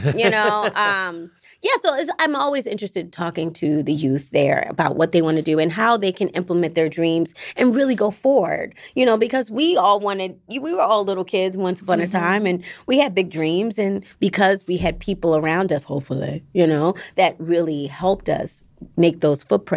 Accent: Baltimore, Maryland, United States; I'm from Baltimore.

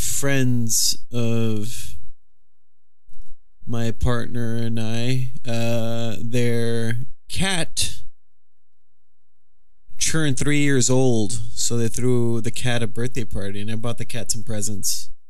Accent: Texas, United States; we grew up in South Texas where people would just take whatever the fuck they wanted.

